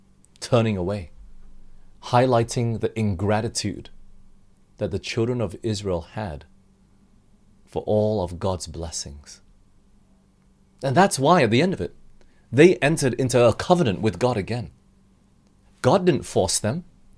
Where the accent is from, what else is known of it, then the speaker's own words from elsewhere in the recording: Australia; also born or lived in Malaysia / United States; yes, I'm Malaysian, I grew up in Australia, I've been living in US before